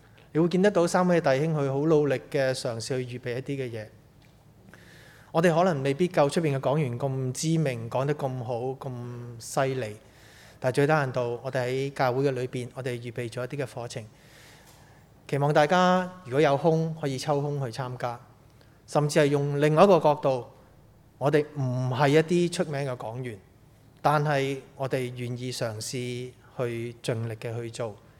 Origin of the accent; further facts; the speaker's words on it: Hong Kong; also born or lived in Toronto, Canada; 那时候我在加拿大的多伦多读大学一年班，在那时候呢我觉得我是一个中国人，我不再是一个香港人。